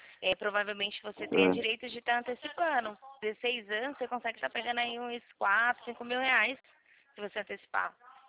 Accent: Atibaia, São Paulo, Brazil; Não, eu sou da cidade de Atibaia.

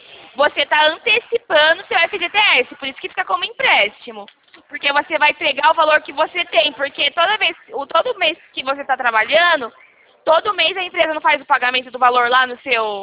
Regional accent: Rio Claro, São Paulo, Brazil; eu sou de Rio Claro.

